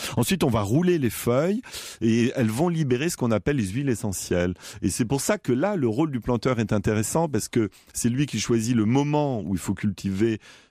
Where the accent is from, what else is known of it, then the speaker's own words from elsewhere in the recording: France; mais non, je ne suis pas anglais, je suis français.